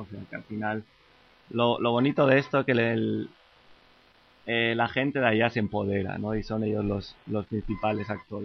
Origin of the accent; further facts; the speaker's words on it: Basque Country, Spain; Yo soy, por ejemplo, del País Vasco